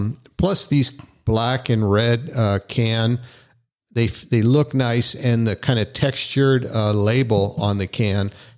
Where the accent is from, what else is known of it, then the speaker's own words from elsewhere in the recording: United States; So, being growing up as an American kid, we grew up on Hershey's chocolate